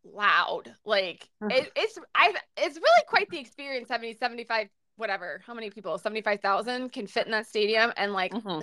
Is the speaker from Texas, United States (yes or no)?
no; Minnesota, United States; Yeah, we're still Minnesotan, so like our frenzy is still polite.